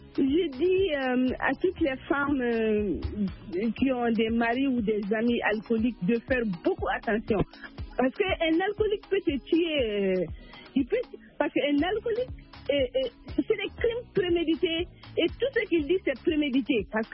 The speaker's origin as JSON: {"language": "French", "country": "Mali", "said": "surtout chez nous au Mali"}